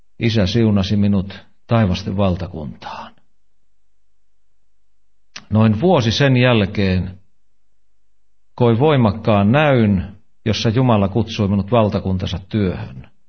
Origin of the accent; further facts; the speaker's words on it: Riihimäki, Kanta-Häme, Finland; born there; also born or lived in Helsinki; now in Seinäjoki, Finland; me molemmat ollaan kotoisin etelästä, vaimoni on Karkkilasta ja minä Riihimäeltä syntyisin